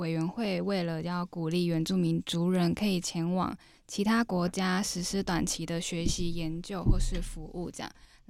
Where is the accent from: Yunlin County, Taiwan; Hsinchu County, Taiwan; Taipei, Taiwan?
Hsinchu County, Taiwan; Wufeng; 我来自新竹县五峰乡的塞夏族